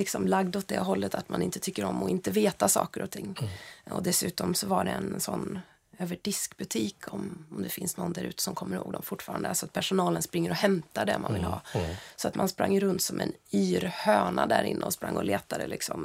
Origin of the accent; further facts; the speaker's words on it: Värmland, Sweden; Ja, jag är en vinintresserad värmlänning helt enkelt.